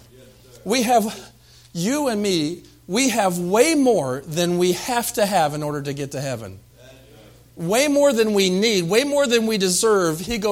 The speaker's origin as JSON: {"language": "English", "town": "Tucson", "region": "Arizona", "country": "United States", "tie": "born there", "said": "I was born in Tucson, Arizona at St. Joe Hospital on Wilmot."}